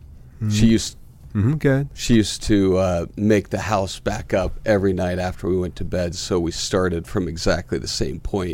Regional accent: Deep South, United States; The Deep South, six different states.

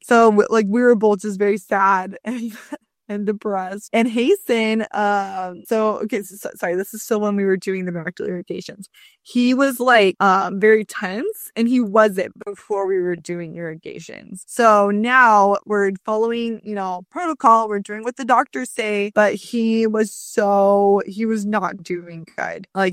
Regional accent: Arizona, United States; I'm from Arizona and I have like a team of naturopathic doctors in Arizona.

